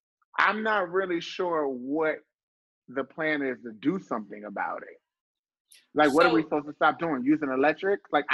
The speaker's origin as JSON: {"language": "English", "town": "Baltimore", "region": "Maryland", "country": "United States", "said": "I am not from Africa. I'm from Baltimore, Maryland."}